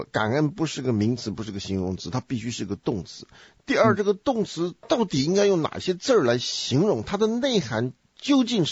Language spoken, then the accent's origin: Chinese; China; 不像我们从中国来的很拘束。